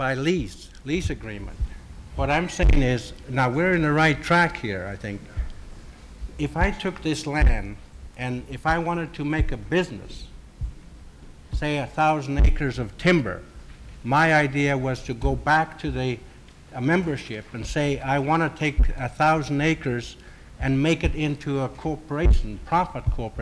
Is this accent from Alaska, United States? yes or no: yes; Georgetown, Alaska, United States; I'm from Georgetown, a little village of 35 people.